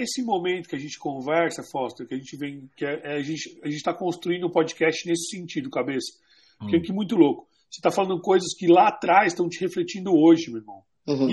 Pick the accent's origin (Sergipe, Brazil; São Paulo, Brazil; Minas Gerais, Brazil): São Paulo, Brazil; mano, eu não sou do Campo Limpo de origem, eu sou pirituano.